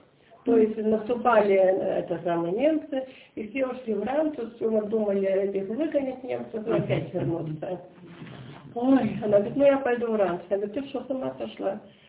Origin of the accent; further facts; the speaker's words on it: Lyuban, Leningrad Oblast, Russia; Да, я сама из Любани. И конкретно из деревни Бородолина. У нас там был аэродром.